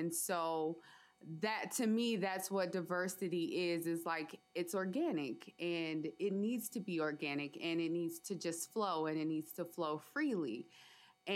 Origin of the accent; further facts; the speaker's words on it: Monroe, Louisiana, United States; now in Fairbanks, United States; I am originally from Monroe, Louisiana. I came here in 2005, and I say I'm stuck here now.